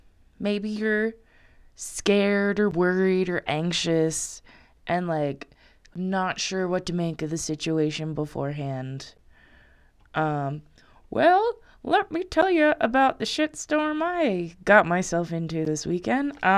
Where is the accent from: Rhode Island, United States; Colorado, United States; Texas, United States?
Colorado, United States; But I'm from Colorado, so I know how to prepare for every season